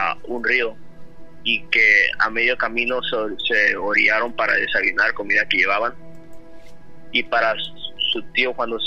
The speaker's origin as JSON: {"language": "Spanish", "region": "California", "country": "United States", "said": "Del condado de Orange. California."}